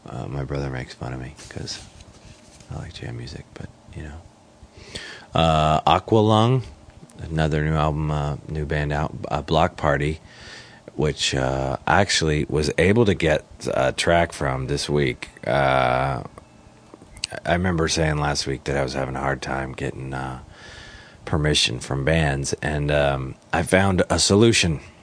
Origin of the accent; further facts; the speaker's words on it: Palo Alto, California, United States; They're coming from Palo Alto, California, my hometown.